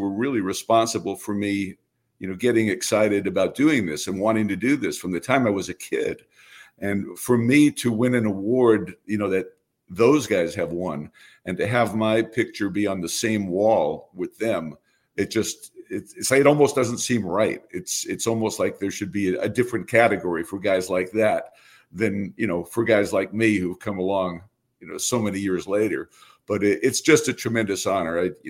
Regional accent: Brooklyn, New York, United States; I grew up listening to Red Barber and Mel Allen in New York. I grew up in Brooklyn, and the Dodgers moved when I was six.

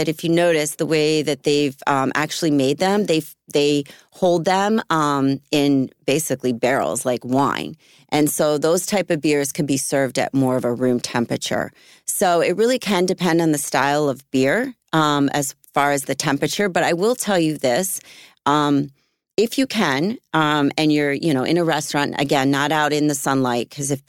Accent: Philadelphia, Pennsylvania, United States; Well, I grew up in Philly area when I was younger.

